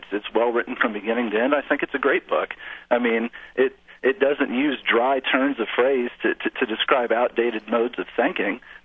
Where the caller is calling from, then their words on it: Louisville, Kentucky, United States; I'm a writer from Louisville, Kentucky.